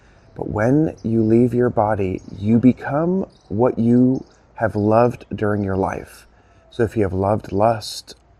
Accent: El Salvador; I am originally from El Salvador, and my father is celebrating his 70th birthday. So my family decided to come here for about a week

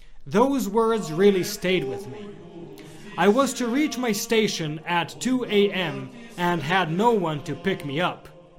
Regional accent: South Africa; I'm from South Africa, by the way.

